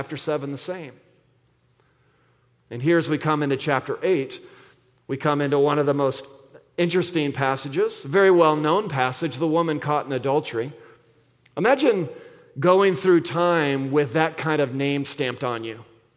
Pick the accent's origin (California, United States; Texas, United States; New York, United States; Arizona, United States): Arizona, United States; I'm from Arizona, and there's a big rodeo there